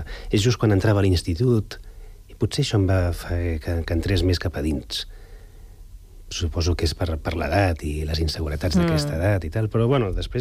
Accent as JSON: {"language": "Catalan", "town": "Sant Cugat del Vallès", "region": "Catalonia", "country": "Spain", "tie": "born or raised there", "said": "Vaig néixer a la Mútua de Terrassa, però... Som d'aquí, la família és d'aquí, de sempre"}